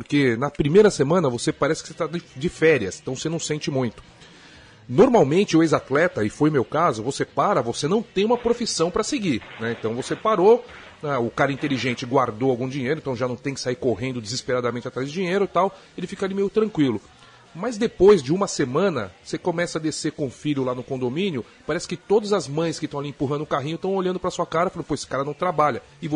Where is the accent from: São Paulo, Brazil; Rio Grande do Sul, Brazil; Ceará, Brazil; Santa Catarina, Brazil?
São Paulo, Brazil; São Bernardo do Campo; sou de São Bernardo, né, que é grande ABC.